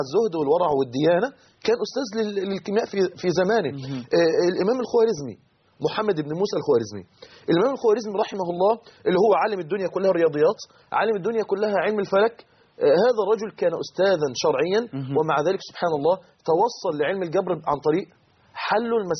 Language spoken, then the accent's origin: Arabic; Mansoura, Dakahlia, Egypt; في كليه الصيدله عندنا في المنصوره